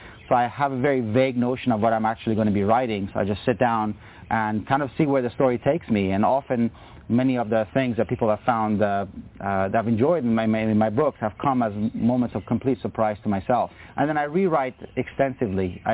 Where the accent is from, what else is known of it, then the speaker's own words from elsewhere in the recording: Afghanistan; When I was growing up in Afghanistan, I was raised in a pretty literate household. My mom taught Farsi, and both of my parents could recite poetry, and so they brought us up around a lot of classic Persian literature.